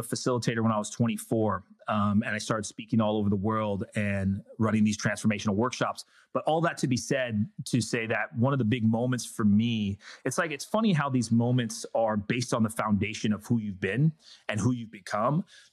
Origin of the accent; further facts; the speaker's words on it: San Diego, California, United States; I was growing up in San Diego, and I used to drive from Encinitas up to Del Mar because my mom worked up there